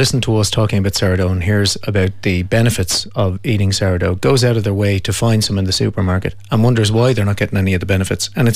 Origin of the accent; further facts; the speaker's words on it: Kilkenny, County Kilkenny, Ireland; from Crowan Cottages here in Kilkenny